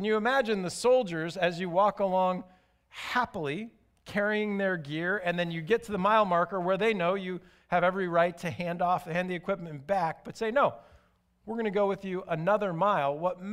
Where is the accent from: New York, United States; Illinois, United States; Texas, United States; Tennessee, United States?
Illinois, United States; Chicago; Now, in this day and age, you know, I grew up in Chicago.